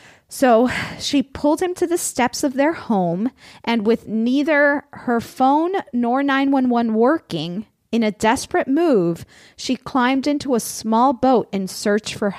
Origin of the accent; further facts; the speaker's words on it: Florida, United States; now in California, United States; I mean, we don't have alligators here in California. I come from Florida. Maybe my fear of alligators is a little bit more than other people.